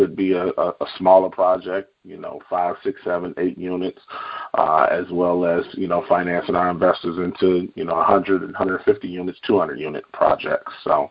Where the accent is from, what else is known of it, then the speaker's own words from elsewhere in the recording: Chicago, Illinois, United States; now in Atlanta, United States; I am originally from the Chicagoland market, Juan, but now reside in Atlanta metro area.